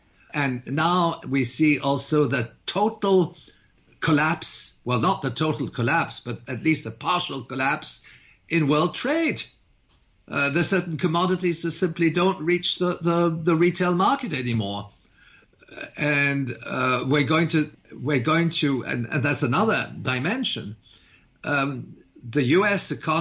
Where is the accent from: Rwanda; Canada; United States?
Canada; I'm not making any kind of comment on U.S. elections. I'm a Canadian, okay?